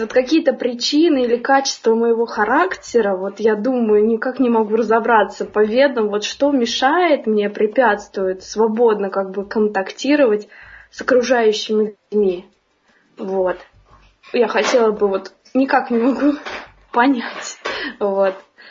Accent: Korolyov, Moscow Oblast, Russia; Я из Королёва.

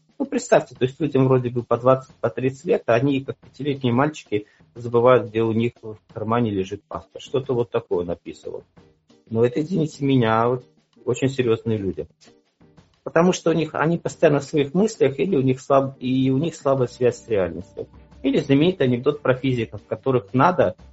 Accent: Belarus; И белорусский язык я не любил, хотя я белорус, и мне не нравился.

